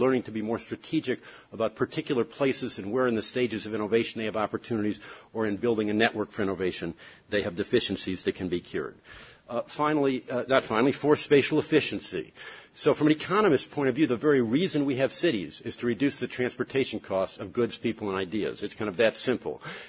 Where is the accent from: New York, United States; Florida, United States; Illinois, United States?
Illinois, United States; Chicago; I'm from Chicago. We have almost 1,300 units of government.